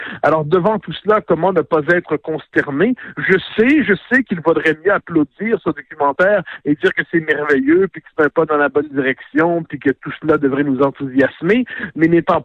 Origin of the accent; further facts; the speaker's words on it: Quebec, Canada; mon réflexe, c'est non, je suis québécois